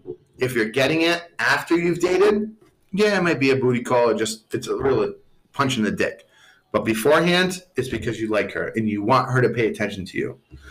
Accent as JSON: {"language": "English", "region": "Rhode Island", "country": "United States", "said": "I'm from Rhode Island."}